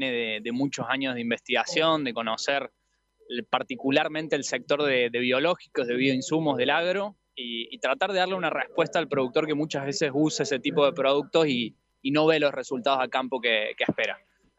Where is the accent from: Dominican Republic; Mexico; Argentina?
Argentina; Córdoba; me escucharán un poquito la tonada, yo soy de Córdoba, así que mi corazón sigue por acá cerca.